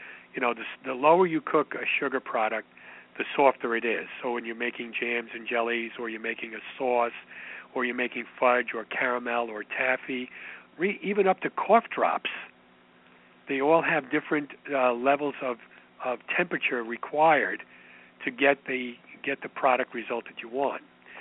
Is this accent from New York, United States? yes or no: yes; New York, United States; Although growing up in the Northeast, like you and I, in New York, we were always dark chocolate people.